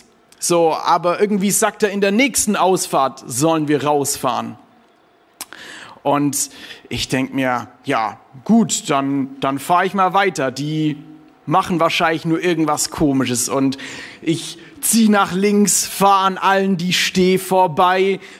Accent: Baden-Württemberg, Germany; ich bin Schwabe.

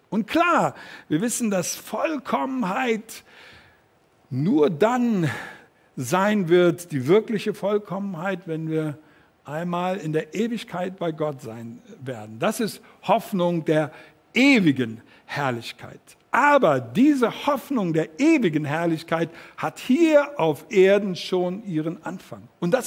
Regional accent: Northern Germany, Germany; wie man so bei uns in Norddeutschland sagt

